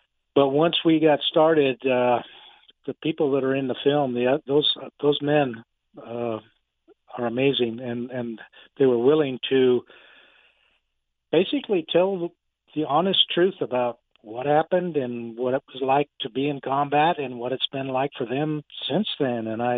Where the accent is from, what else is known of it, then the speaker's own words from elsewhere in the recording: Casa Grande, Arizona, United States; So, I'm from your neck of the woods. I was raised in Casa Grande